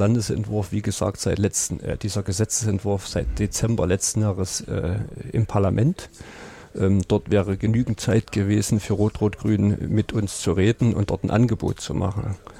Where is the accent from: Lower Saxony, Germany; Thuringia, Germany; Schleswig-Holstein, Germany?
Thuringia, Germany; Zeulenroda; Ich nehme einfach meine Heimatstadt.